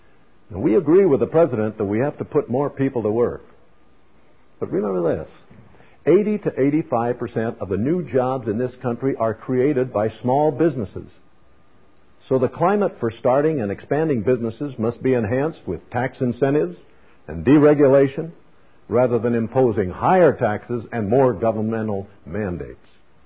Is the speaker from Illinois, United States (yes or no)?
yes; Peoria, Illinois, United States; I'd just like to talk with you as though we were having a cup of coffee back in my hometown of Peoria.